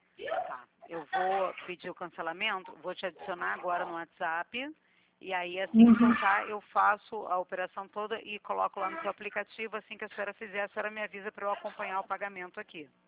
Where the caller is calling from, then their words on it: Rio de Janeiro, Brazil; Rio de Janeiro, Rio de Janeiro.